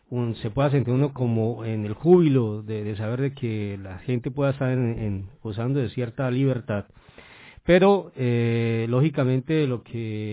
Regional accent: Colombia; Como colombiano me siento realmente no solamente sorprendido

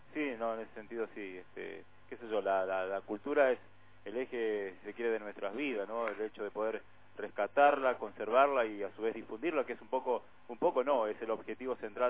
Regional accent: El Maitén, Chubut, Argentina; yo por circunstancia, bueno, nací en otro lado, pero mi parte de mi infancia la desarrollé aquí.

